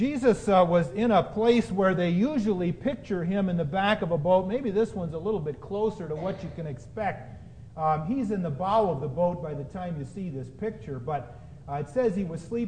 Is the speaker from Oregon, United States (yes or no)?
yes; Oregon, United States; Growing up on the Oregon coast gave me lots of stories to share with the children